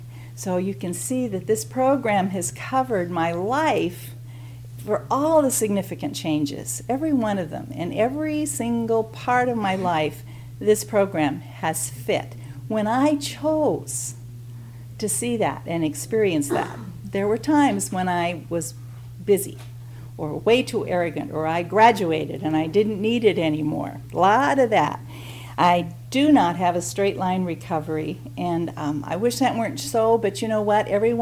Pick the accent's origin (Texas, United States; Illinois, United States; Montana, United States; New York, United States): Montana, United States; Stevensville; from Stevensville, Montana